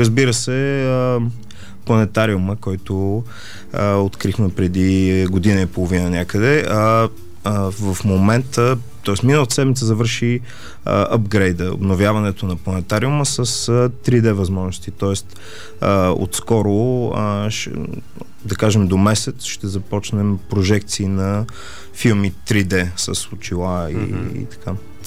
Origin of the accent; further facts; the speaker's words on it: Plovdiv, Plovdiv Province, Bulgaria; И тъй като съм от Пловдив